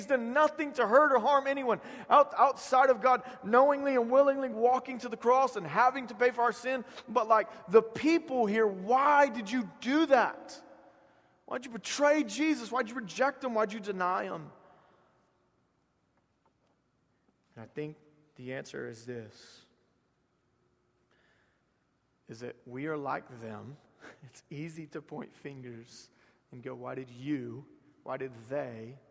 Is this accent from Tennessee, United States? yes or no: no; Georgia, United States; I'm just from South Georgia, and I can't escape it.